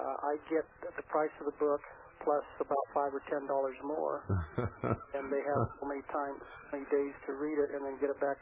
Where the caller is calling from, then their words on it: Clear Creek, California, United States; California.